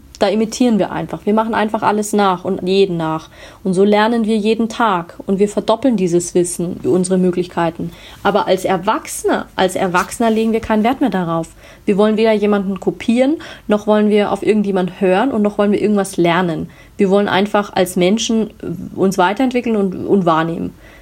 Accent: Munich, Bavaria, Germany; ich komme aus München.

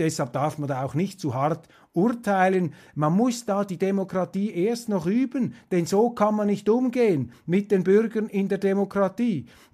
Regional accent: Switzerland; wie das bei mir als Schweizer ankommt

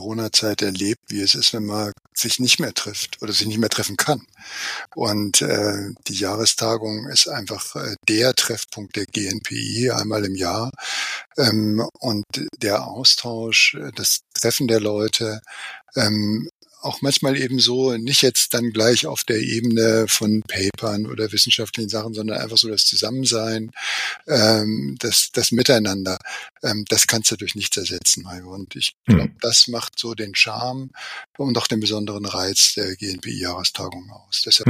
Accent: Northern Germany, Germany; Tut mir leid, das geht einem als Norddeutscher.

